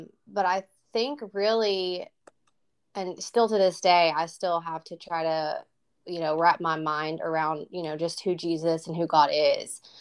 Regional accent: Georgia, United States; Well, I was born and raised in Georgia, so I have some very deep Southern roots.

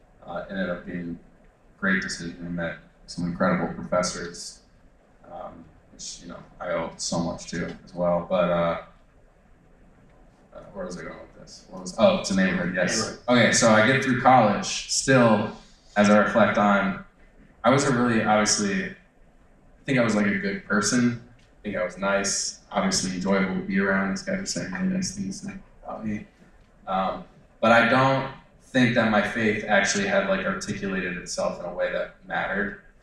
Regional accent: Chicago, Illinois, United States; I'm from Chicago. And I just got sucked into like the California life

